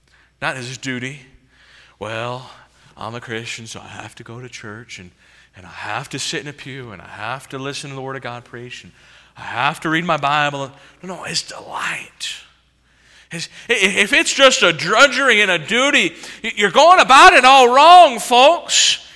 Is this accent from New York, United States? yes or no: no; Chicago, Illinois, United States; I'm from Chicago area, right?